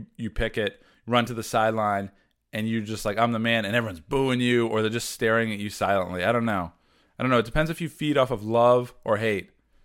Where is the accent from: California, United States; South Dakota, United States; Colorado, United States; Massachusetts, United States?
Massachusetts, United States; Look, I'm a shitbag from Massachusetts. This is the best I can talk.